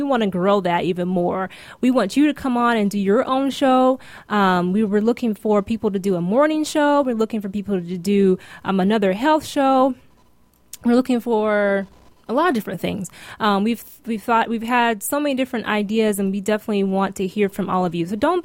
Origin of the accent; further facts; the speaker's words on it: South Carolina, United States; moved away as an adult; also born or lived in Arizona / California; about how I grew up in South Carolina. And we were talking about how basically for me, I moved across the country in 2010.